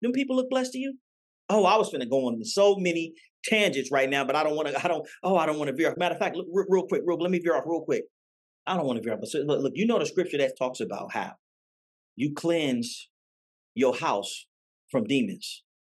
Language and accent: English; Oakland, California, United States; You weren't there with me when I was growing up in East Oakland poor and didn't have nothing to eat.